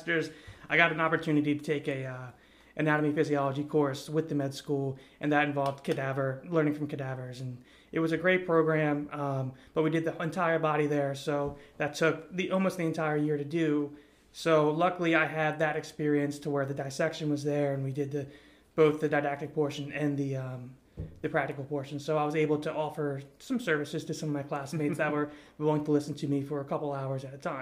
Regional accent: New Jersey, United States; now in Louisiana, United States; I'm from New Jersey, so a long way from Louisiana here

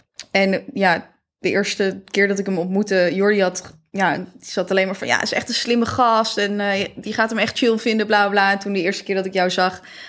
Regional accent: Zeewolde, Flevoland, Netherlands; met een vriendinnetje van mij uit Zeewolde... waar ik ben opgegroeid.

